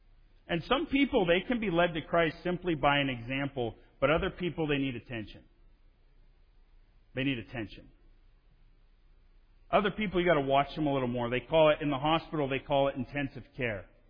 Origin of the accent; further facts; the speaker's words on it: Missoula, Montana, United States; And I grew up in Missoula, Montana.